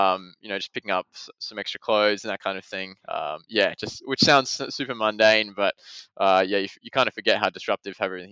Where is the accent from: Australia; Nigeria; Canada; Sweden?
Australia; Adelaide, South Australia; now in United Kingdom; growing up in Adelaide